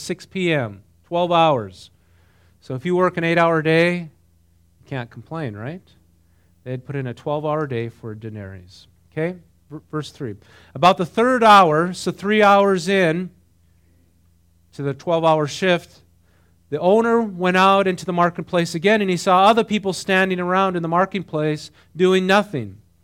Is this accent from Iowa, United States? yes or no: no; North Dakota, United States; I grew up in North Dakota, but, you know, it was primarily white up there when I grew up.